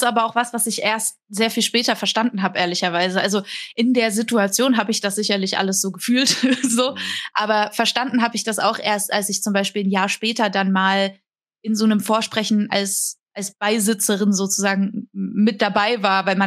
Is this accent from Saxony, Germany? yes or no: yes; Saxony, Germany; ich komme aus Sachsen, bestimmte Endungen benutzen wir halt nicht.